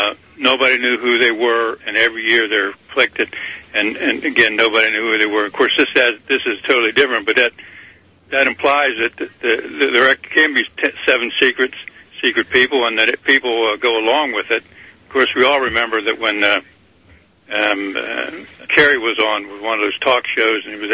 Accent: Virginia, United States; I grew up in Virginia, and when I was in high school, we took a field trip to Monticello, which included a visit to the University of Virginia.

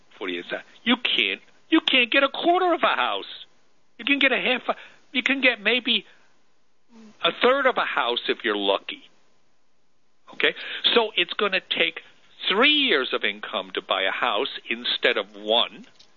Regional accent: Switzerland; moved away as an adult; now in United States; You know, I came to America from Switzerland. I immigrated from Switzerland in 1952.

